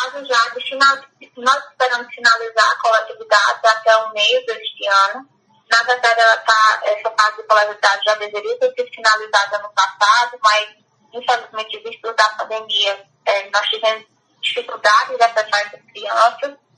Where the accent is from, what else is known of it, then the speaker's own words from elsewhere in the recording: Paraíba, Brazil; Como eu vim de uma região, eu sou da Paraíba, e lá eu comecei a observar, ao chegar aqui